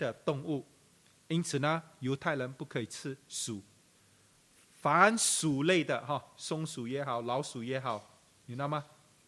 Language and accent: Chinese; China; 当我们中国人用鼠的时候哈，都是不好的那一方面啊